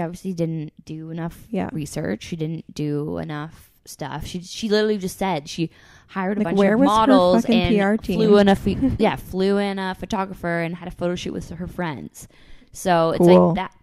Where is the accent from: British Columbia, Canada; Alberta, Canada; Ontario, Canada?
Ontario, Canada; Stouffville; Stouffville, Ontario. Yeah, born and raised. So I grew up basically like 45 minutes from the city.